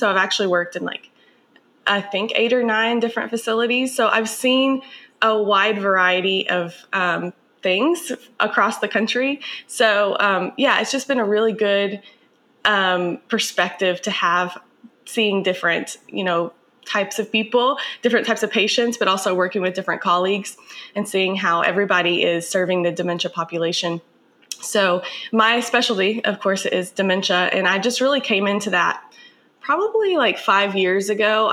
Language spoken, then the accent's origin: English; Kentucky, United States; now in Washington, United States; I'm originally from Kentucky, but I'm currently living in Washington State right now.